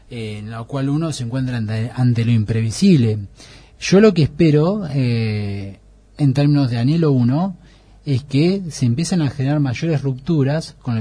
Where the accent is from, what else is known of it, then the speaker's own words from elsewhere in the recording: Buenos Aires Province, Argentina; Hay una gran escisión entre provincia y nación, si queremos ver nosotros que somos bonaerense.